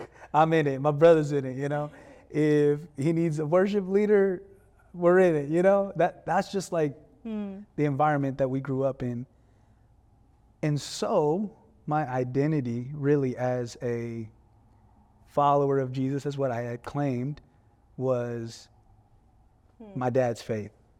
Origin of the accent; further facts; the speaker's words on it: California, United States; man, I'm a Filipino American. Yep. I grew up in California to a mom and dad who had moved from the Philippines here